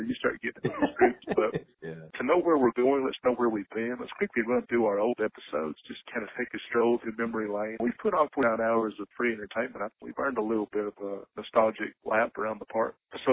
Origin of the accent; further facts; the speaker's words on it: Alabama, United States; A couple of people on podcast, they asked, where are you from in Alabama? So Sand Mountain.